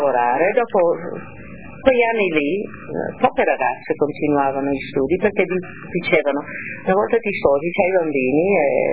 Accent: Veneto, Italy; first language Venetian; Italian is a second language; perché siamo veneti, parlava dialetto veneto. Io ho cominciato a parlare l'italiano più dopo ho conosciuto Roberto

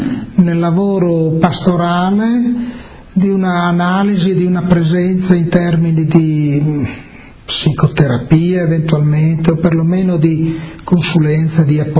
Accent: Friuli-Venezia Giulia, Italy; sono sempre stato un uomo molto solo come friulano.

